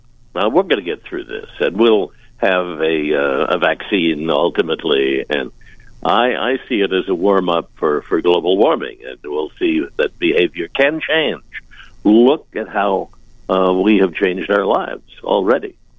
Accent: Kansas, United States; In my hometown area of southeast Kansas, they don't have a hospital. And it's 45 minutes away in Oklahoma.

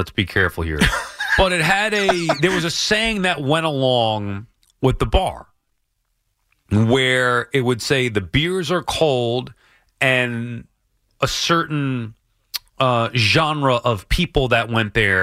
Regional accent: Long Island, New York, United States; I didn't know him from growing up on Long Island.

